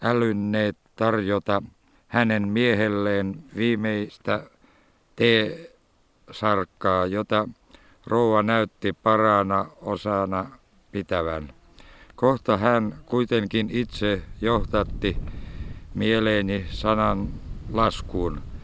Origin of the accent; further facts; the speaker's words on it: Venehjärvi, Republic of Karelia, Russia; No Pohrotsa ja Venehjärve minun kotikylässä juhlittiin sillä tavalla samoin elokuun 27. päivä